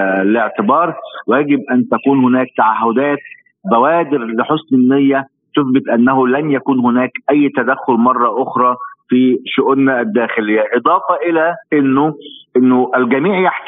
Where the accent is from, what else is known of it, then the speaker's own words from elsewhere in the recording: Egypt; أنا كمصري وكبرلماني مصري سأعارض على سبيل المثال أي خطوة لتطبيق العلاقات مع إيران